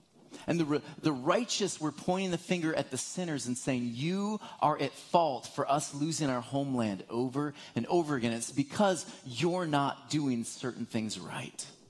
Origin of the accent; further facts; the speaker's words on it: Michigan, United States; I grew up in Michigan. I'm going to be going back there next week, actually, to visit.